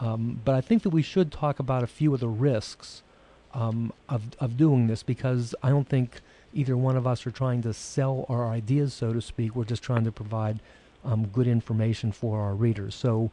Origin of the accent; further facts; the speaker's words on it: Pittsburgh, Pennsylvania, United States; I don't want to say anything bad about the Cowboys, being from Pittsburgh myself